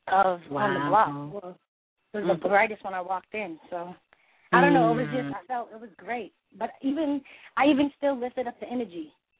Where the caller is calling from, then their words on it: Boston, Massachusetts, United States; I'm calling from Boston.